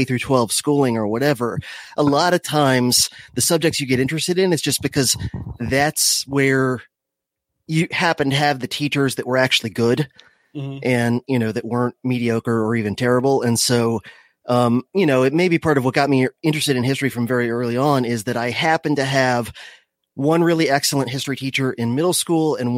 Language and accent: English; Miami, Florida, United States; Well, I was born in Miami, if you want to go back that far. So I grew up in the craziest part of Florida.